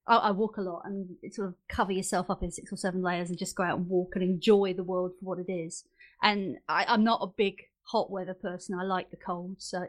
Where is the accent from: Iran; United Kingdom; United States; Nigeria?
United Kingdom; East of England; talking as an Essex girl, anybody who knows, you know, the United Kingdom, if you mention I come from Essex